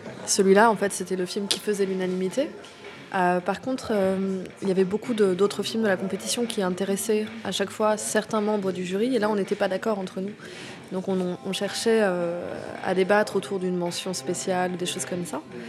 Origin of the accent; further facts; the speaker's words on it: Nantes, Pays de la Loire, France; Alors, je suis arrivée à Nantes tout de suite. Mes parents étaient déjà installés à Nantes, donc je suis pas née à Nantes techniquement, mais voilà, je suis nantaise.